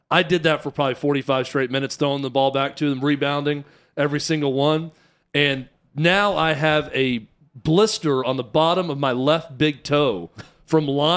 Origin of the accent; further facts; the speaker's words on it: the South, United States; And I am from the South. I love the 4th of July.